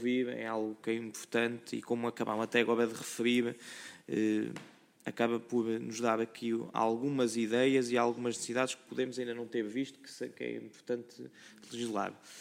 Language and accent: Portuguese; Guarda, Portugal; ir daqui à Guarda de onde eu sou